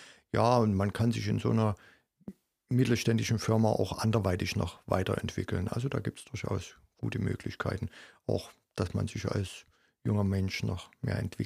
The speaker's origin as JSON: {"language": "German", "town": "Dresden", "region": "Saxony", "country": "Germany", "tie": "born there", "lives_now": "Görlitz, Germany", "said": "Ich bin gebürtiger Dresdner und wohne und lebe seit 1993 in Görlitz bzw. Umgebung."}